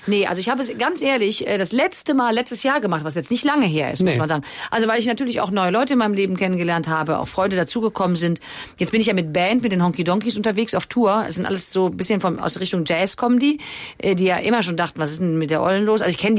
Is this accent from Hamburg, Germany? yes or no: no; Viersen, North Rhine-Westphalia, Germany; now in Cologne, Germany; Köln ist meine Heimat geworden. Ne? Also die Heimat ist klar das, wo man sich zu Hause fühlt. Ne? Und meine Heimat ist trotzdem nicht, also Viersen ist deswegen nicht mehr nicht Heimat, aber jetzt ist mein Lebensmittelpunkt Köln.